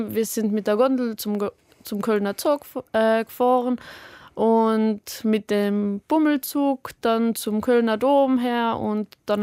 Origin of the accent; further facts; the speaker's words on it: Tyrol, Austria; Aus Österreich, aus Tirol.